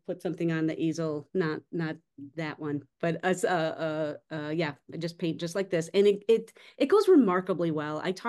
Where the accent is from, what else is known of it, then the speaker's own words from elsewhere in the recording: Wisconsin, United States; also born or lived in Seattle; I just very recently moved back to my hometown in Wisconsin. So I'm not in Seattle anymore.